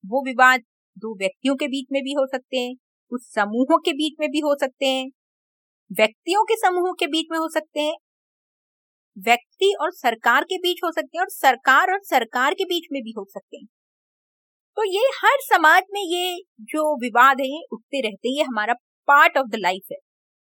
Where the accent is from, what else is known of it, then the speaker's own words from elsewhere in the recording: Mumbai, Maharashtra, India; मैं मुंबई से हूँ